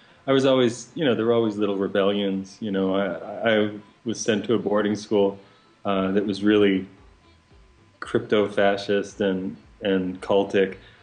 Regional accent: Northeast, United States; There are plenty of people out there who say that, and I think we're all from the Northeast.

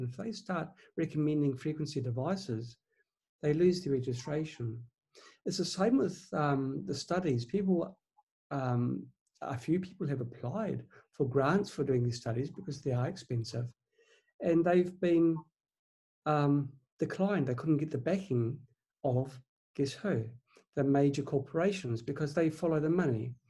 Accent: New Zealand; now in China; I'm based in China, though I'm from New Zealand originally.

